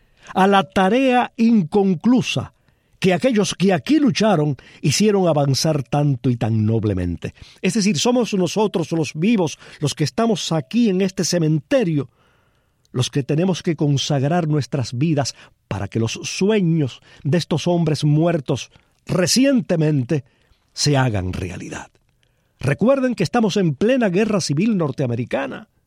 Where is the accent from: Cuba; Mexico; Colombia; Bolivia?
Cuba; los cubanos deberíamos tener presentes, no solo como cubanos, sino como seres humanos